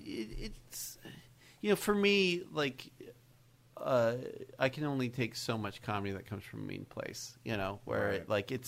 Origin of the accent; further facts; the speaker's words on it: Utah, United States; I mentioned that I'm from Utah.